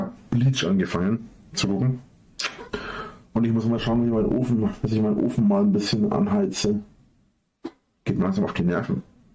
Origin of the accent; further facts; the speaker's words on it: Bavaria, Germany; Das nennt man bei uns in Franken so.